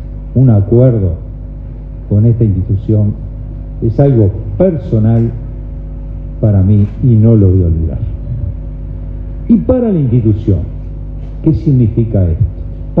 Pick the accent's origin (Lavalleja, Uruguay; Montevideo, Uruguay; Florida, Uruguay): Florida, Uruguay; Cerro Colorado; Yo soy de Cerro Colorado, soy de allí.